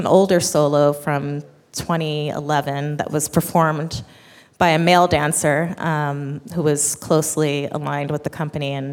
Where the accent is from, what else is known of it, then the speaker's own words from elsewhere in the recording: New York, United States; they all came to the show too because I'm a New Yorker.